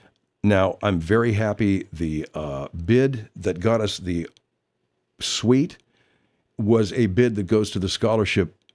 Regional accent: Arcadia, California, United States; I grew up in Arcadia.

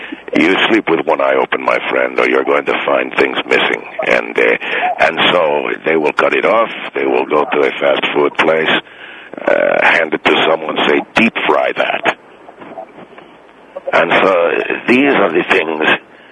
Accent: Argentina; No, I came from Argentina on an airplane. I landed.

